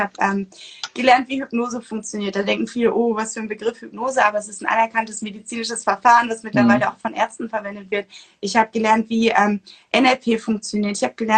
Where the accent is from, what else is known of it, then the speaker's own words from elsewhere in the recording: North Sea coast, Germany; Und ich bin an der Nordsee groß geworden